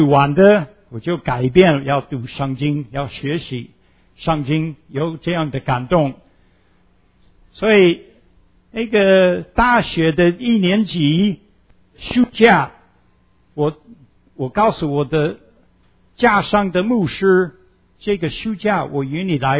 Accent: Pennsylvania, United States; Chinese is a second language; 在宾州的这个应该是西北边，你看那个红色的那个 Cockerton Pennsylvania， 我在那边出生长大的。那这个小城是非常小，差不多那时候差不多1200个人，现在差不多1200个人。

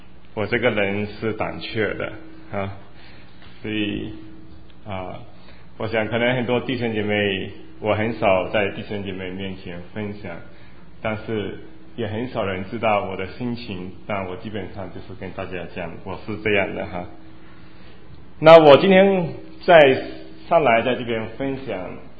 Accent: Malaysia; moved away; 我们怎么一路来神怎么带领我们就是从我们从马来西亚过来到现在为止

